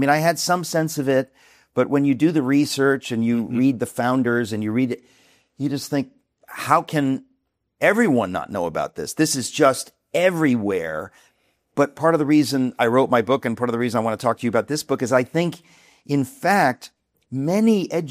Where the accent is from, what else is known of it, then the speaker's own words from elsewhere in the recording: United States; I'm here as the brash American to say, you are wrong.